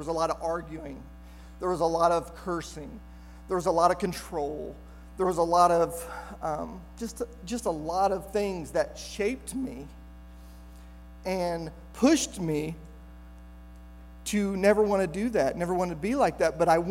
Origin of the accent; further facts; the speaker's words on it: St. Joseph, United States; because I grew up in St. Joe. I was a fisherman. I went hunting.